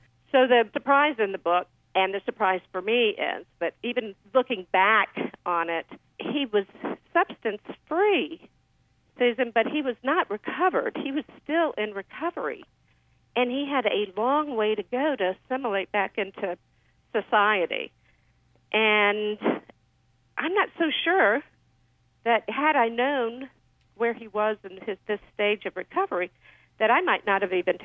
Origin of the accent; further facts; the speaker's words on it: Louisiana, United States; So I spent my middle school and high school years growing up in Louisiana, and then I couldn't leave.